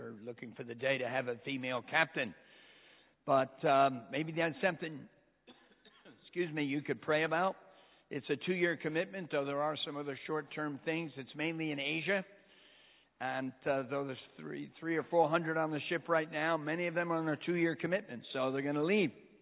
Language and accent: English; United States; moved away as an adult; now in United Kingdom; So I'm American and went to Mexico, where God turned me upside down.